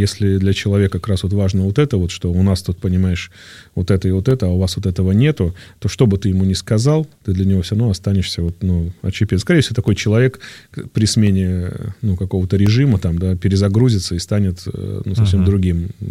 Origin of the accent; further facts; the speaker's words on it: Istra, Moscow Oblast, Russia; Я всегда говорю, я не москвич. Ко мне Москва сама едет, мы тоже потом мусор после них убираем. Вот, мы жемчужина Подмосковья, ну, Истра так называют у нас.